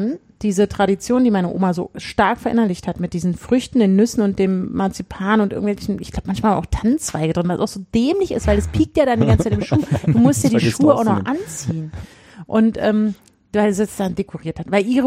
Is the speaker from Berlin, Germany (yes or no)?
yes; Berlin, Germany; wir kommen alle aus Berlin